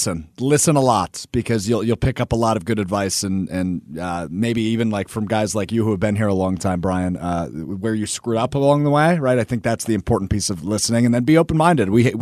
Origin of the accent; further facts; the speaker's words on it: Green Bay, Wisconsin, United States; the epicenter of sports being in my hometown where I grew up in Green Bay.